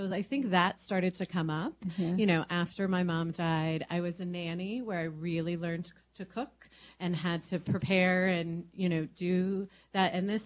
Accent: Des Moines, Iowa, United States; also born or lived in Pennsylvania; I was born in Pennsylvania, but I grew up in Iowa. It was Des Moines

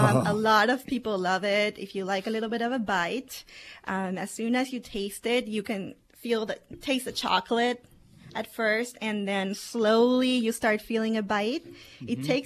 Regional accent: Paraguay; English is a second language; I'm from South America, a small country called Paraguay.

